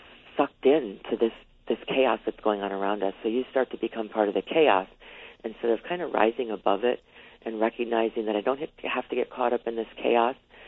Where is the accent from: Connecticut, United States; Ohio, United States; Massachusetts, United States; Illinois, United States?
Illinois, United States; Chicago; I'm originally from Chicago, so it's such a joy for me on your show tonight.